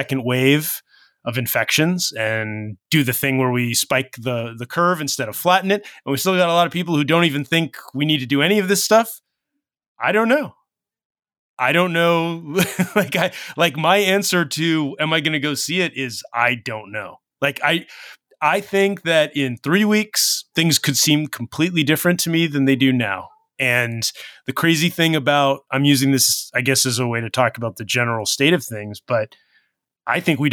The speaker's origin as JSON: {"language": "English", "region": "California", "country": "United States", "said": "For me, speaking as a Californian locally, we have not seen yet."}